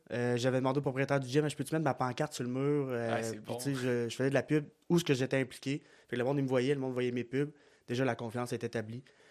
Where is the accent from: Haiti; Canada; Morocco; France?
Canada; Quebec